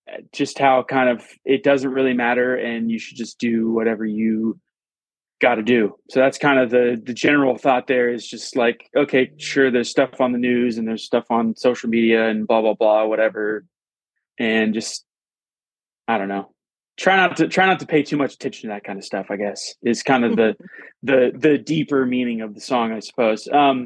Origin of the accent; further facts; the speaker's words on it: Rockwall, Texas, United States; I'm originally from Rockwall, Texas, which is outside of Dallas. And I actually grew up in between Heath and Forney, so super tiny little towns.